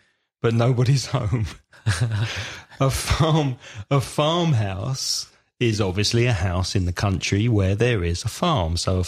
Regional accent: London, United Kingdom; So, yeah, I lived in a house like this when I grew up in London.

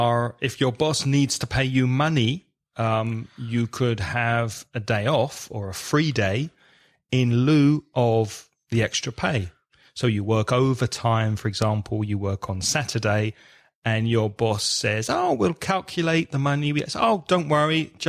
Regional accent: London, United Kingdom; I think the drinking age when I was growing up in London was 16.

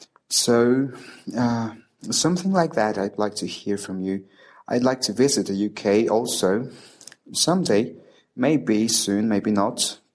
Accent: Mexico City, Mexico; English is a second language; It's a pretty uncommon name, even here in Mexico. I'm from Mexico City.

